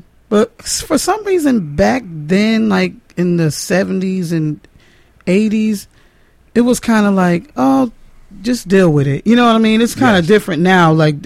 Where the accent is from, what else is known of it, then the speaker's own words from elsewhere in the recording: Danbury, Connecticut, United States; Danbury, Connecticut.